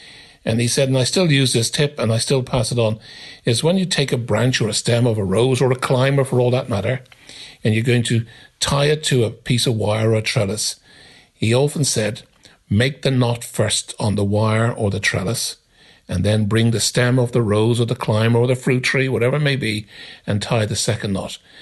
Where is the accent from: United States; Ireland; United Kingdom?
Ireland; Dublin, Leinster; Well, when I grew up in Ireland, in Dublin, my father loved to grow potatoes and the vegetables and the tender roses and the lawns.